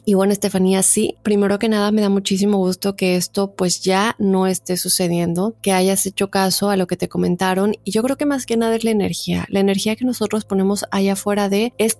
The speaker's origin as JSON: {"language": "Spanish", "town": "Acapulco", "region": "Guerrero", "country": "Mexico", "moved": "yes", "lives_now": "Querétaro, Mexico", "said": "Yo soy de Acapulco, pero me mudé a Querétaro hace ya 5 años. Estuve un tiempo viviendo sola y después con roommates."}